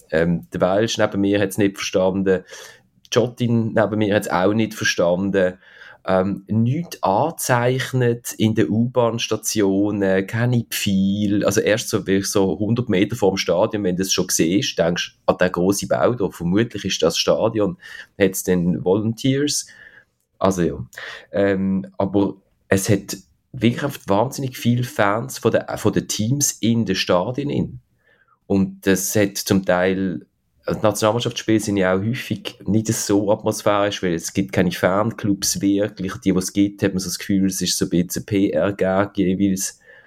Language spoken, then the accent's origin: German; Cologne, North Rhine-Westphalia, Germany; ich meine, Köln, finde ich als Kölnerin und als Kölner